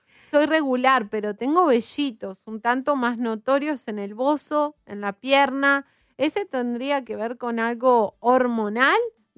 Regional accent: Peru; de Perú, tengo 25 años.

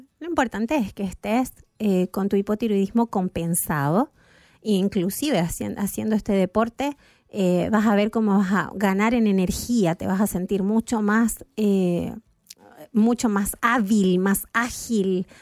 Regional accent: Entre Ríos, Argentina; born there; De mi provincia, nací en Entre Ríos yo también.

